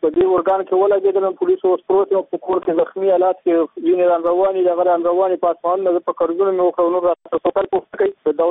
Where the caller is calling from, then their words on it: Nangarhar, Afghanistan; ننګرهار ولایت نن در سره اړیکه نیولې ده